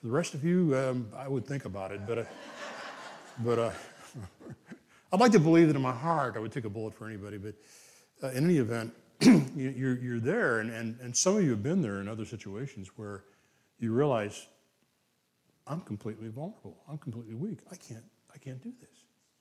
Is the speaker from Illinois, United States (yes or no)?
no; Kansas, United States; I'm from Kansas, for heaven's sakes. You know, I know people in Kansas that never left Kansas, right?